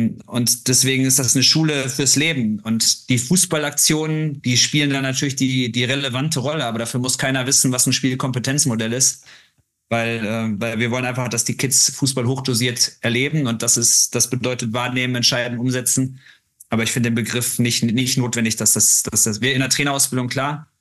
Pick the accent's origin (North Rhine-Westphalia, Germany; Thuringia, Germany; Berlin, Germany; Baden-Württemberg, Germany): North Rhine-Westphalia, Germany; weil ich komme jetzt aus dem Ruhrgebiet.